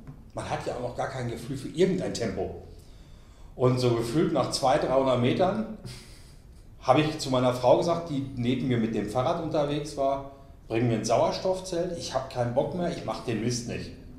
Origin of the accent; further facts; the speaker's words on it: Dortmund, North Rhine-Westphalia, Germany; Jetzt bin ich natürlich gebürtiger Westfaler, also ich komme ursprünglich aus Dortmund, bin nach Franken gezogen.